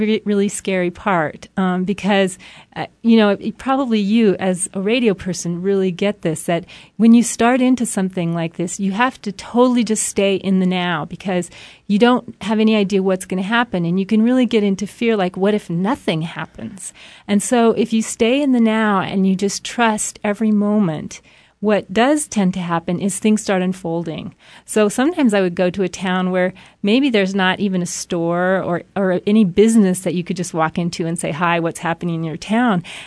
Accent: New Mexico, United States; I grew up in New Mexico and sort of left because, oh, I thought it was sort of provincial, I guess.

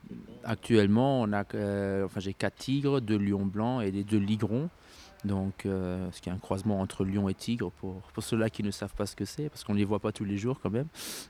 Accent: France; Et moi, bien sûr, j'ai grandi en France.

